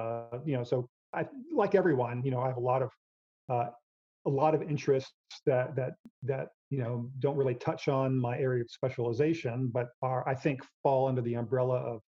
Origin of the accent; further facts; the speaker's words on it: Texas, United States; Now, I'm from Texas. I lived in Texas, and there were deer everywhere